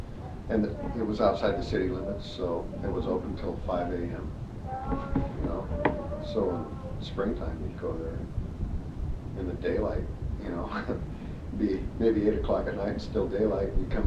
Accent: Kodiak, Alaska, United States; Well, it's a little island out in the middle of the ocean, probably never heard of it. I came from Kodiak.

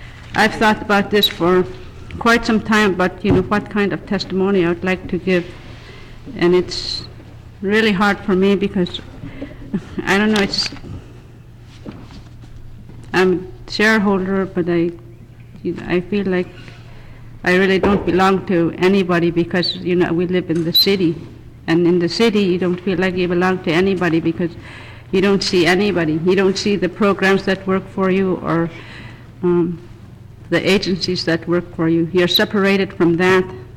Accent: Allakaket, Alaska, United States; born there; I was born in Allakaket at my grandfather's log home, as my parents in those days did not own a building in the village.

